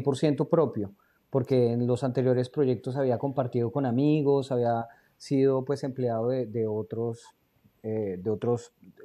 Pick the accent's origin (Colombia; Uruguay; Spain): Colombia; also born or lived in Jamaica; Yo soy un colombiano, un habitante del mundo, que nació hace 38 años. Estudié inicialmente diseño industrial en la Universidad Javeriana en Bogotá, Colombia.